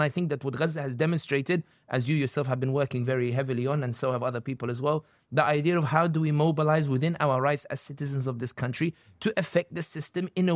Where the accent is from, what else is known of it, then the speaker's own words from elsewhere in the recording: Wembley, London, United Kingdom; I was born and raised in London, born and raised in Wembley.